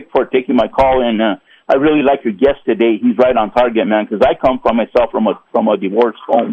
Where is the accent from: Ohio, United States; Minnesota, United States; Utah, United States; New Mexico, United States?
New Mexico, United States; And I'm from New Mexico. It's one of the poorest states ever.